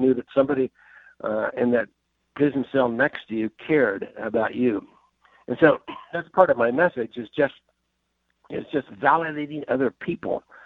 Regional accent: Kansas, United States; I grew up in Kansas. I went to the Naval Academy, then flight training, and flew F-4 Phantoms in Vietnam.

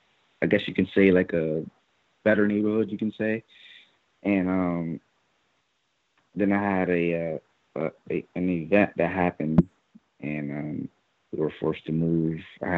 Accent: Hartford, Connecticut, United States; Well, I actually grew up in Hartford, Connecticut. I moved to East Hartford

